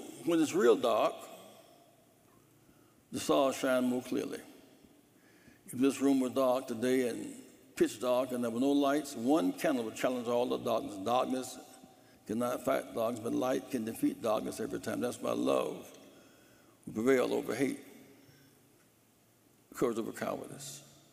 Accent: South Carolina, United States; I grew up in South Carolina where I began to go to Clemson with the federal marshals

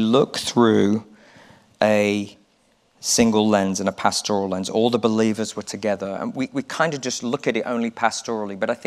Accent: United Kingdom; I am British. I am British. Sometimes I forget, but I am. I really am British.

